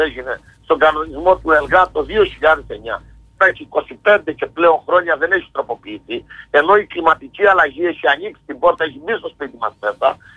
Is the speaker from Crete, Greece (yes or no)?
yes; Crete, Greece; είμαι απογοητευμένος και από την Κρήτη μας